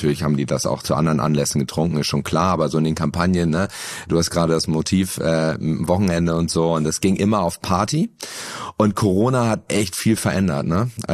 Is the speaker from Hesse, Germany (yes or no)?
no; Hamburg, Germany; Ich komme aus Hamburg und da ist Holsten, Astra natürlich omnipräsent.